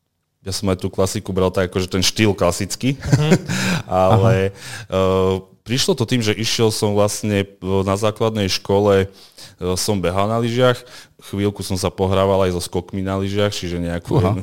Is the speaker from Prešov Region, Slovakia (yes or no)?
yes; Štrba, Prešov Region, Slovakia; Áno, pochádzam zo Štrby